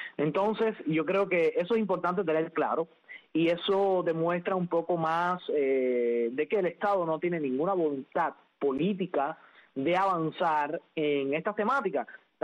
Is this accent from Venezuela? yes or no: no; Cuba; en el cual no tuve participación en ninguna como ciudadano cubano